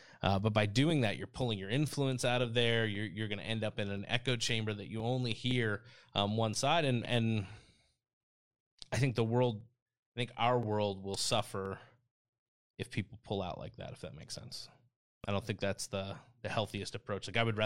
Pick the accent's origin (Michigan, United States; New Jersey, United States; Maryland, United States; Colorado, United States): New Jersey, United States; now in Ohio, United States; Obviously, I was raised in New Jersey, but living here, I mean, two different worlds.